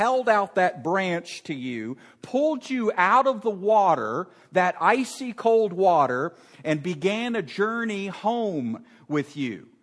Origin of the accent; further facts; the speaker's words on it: Virginia, United States; I grew up in Virginia and the ice was about that thick, maybe, if you're lucky.